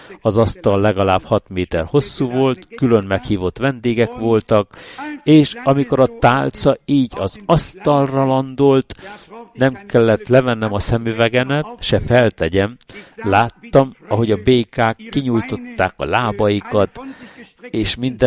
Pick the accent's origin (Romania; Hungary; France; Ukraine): France; Igenis, francia vagyok, igenis katolikus vagyok, és igenis ateista vagyok.